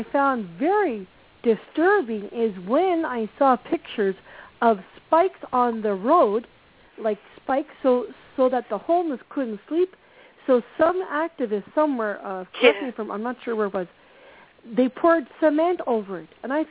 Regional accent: Canada; in Canada here, because I'm Canadian

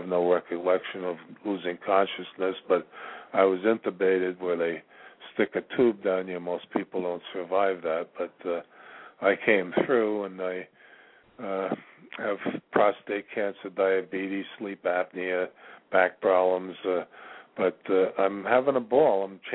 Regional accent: New York, United States; Well, I'm a 66-year-old male, disabled. I'm originally from New York

